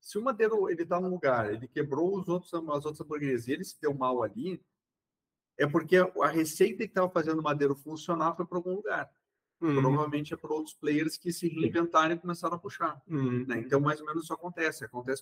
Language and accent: Portuguese; Porto Alegre, Rio Grande do Sul, Brazil; quando era pequeno, eu me criei no Passo da Areia, no bairro Operário.